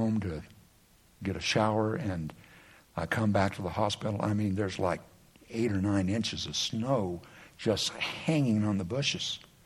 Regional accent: Pennsylvania, United States; But I'm from the East. Back in Pennsylvania, when you get those spring storms and the snow just hangs on the tree, it's wet.

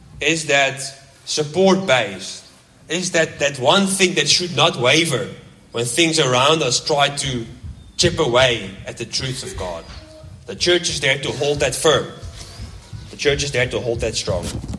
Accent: Netherlands; English is a second language; moved away; I'm from Europe myself, from the Netherlands, hence my funny accent.

